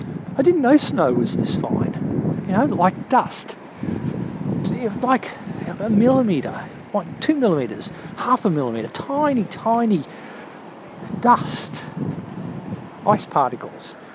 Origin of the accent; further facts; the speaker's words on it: Toowoomba, Queensland, Australia; One of the coldest experiences of my life was growing up in Toowoomba